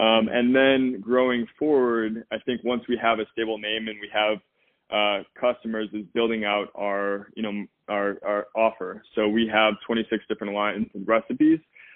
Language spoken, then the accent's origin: English; Midwest, United States; Well, it's really interesting because I'm from the Midwest.